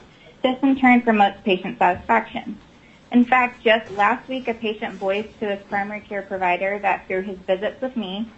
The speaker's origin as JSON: {"language": "English", "town": "Anchorage", "region": "Alaska", "country": "United States", "said": "I am from Anchorage."}